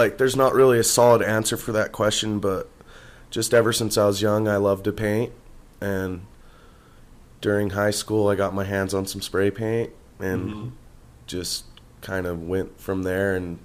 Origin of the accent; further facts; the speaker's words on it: Salt Lake City, Utah, United States; So I grew up in Salt Lake in Holiday area. Right by Wasatch Junior High School, in that hood, my whole life.